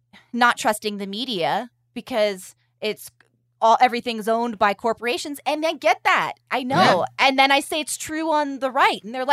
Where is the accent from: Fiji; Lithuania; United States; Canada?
United States; California; I'm from California, just so you know.